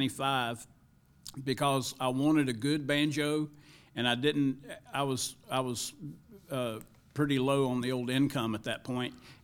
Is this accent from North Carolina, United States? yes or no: yes; North Carolina, United States; Growing up in North Carolina, you get to hear a lot of old-time music